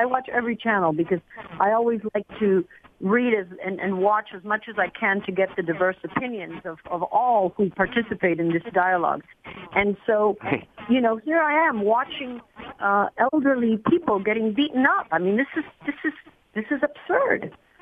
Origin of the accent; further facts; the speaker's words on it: Cuba; now in United States; I come from Cuba.